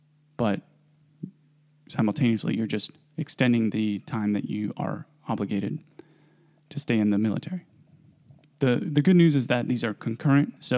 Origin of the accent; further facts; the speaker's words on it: United States; we grew up in America where we kind of paint this picture of, like, it's not good enough to have a high school diploma